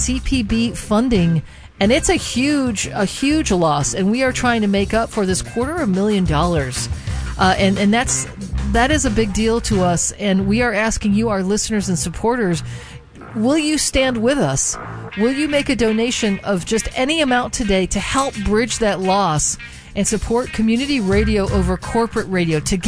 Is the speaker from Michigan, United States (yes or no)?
yes; Detroit, Michigan, United States; So I'm from Detroit.